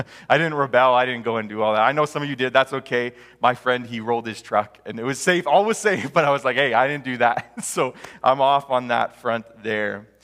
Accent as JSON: {"language": "English", "region": "Alberta", "country": "Canada", "said": "I'm from Alberta, to preface that."}